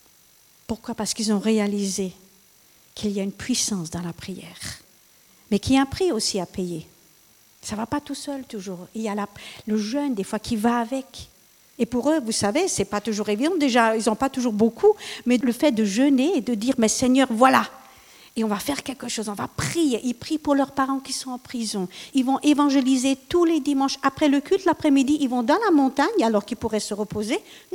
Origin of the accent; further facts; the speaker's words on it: France; et je suis française, hein, avec tout ce qui se passe ce soir, en France